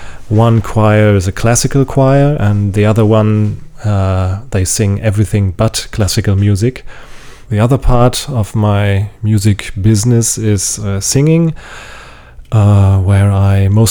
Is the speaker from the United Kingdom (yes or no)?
no; Lübeck, Schleswig-Holstein, Germany; English is a second language; I sang in a boys choir in my hometown, which is Lübeck.